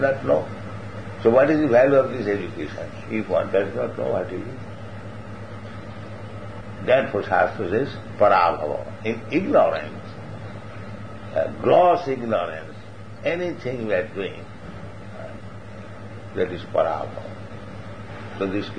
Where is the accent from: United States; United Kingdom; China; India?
India; English is a second language; I'm Indian. I'm Brahman.